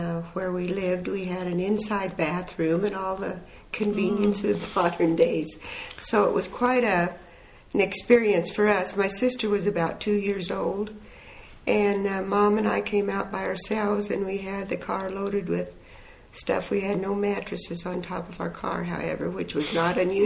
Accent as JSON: {"language": "English", "region": "Kansas", "country": "United States", "tie": "born there", "said": "I was born in Rice County, Kansas, on a farm."}